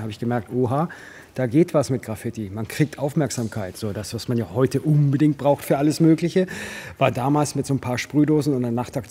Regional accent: Buchloe, Bavaria, Germany; Ich bin nicht in München groß geworden, ich bin in Buchloe groß geworden. Das ist im Ostallgäu eine 10.000 Einwohnerstadt, ein bisschen kleiner war es damals noch.

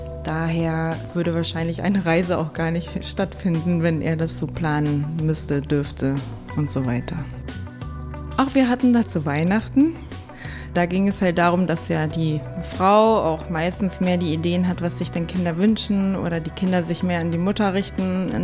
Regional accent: Lower Saxony, Germany; now in Berlin, Germany; Ich bin im Westen aufgewachsen, in Niedersachsen

